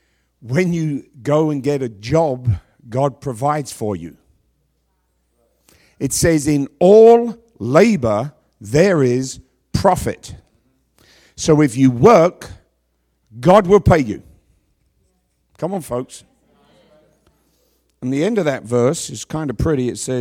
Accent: London, United Kingdom; I was raised in London. And when I was 14, 15 years old, I was bored. In London, in the 60s, I was bored.

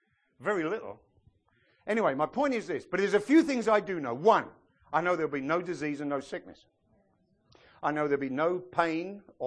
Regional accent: England, United Kingdom; I can't mark them because I'm English.

